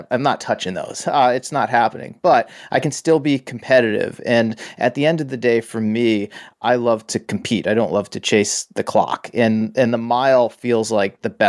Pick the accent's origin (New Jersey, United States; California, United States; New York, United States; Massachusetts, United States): Massachusetts, United States; So I'm from Massachusetts, where I grew up. I ran collegiately in New England.